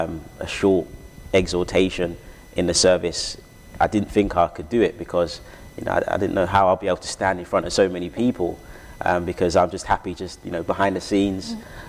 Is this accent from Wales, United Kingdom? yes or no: no; Catford, London, United Kingdom; I grew up in Southeast London, which I love dearly, Catford. It was a town and really good memories growing up in Catford.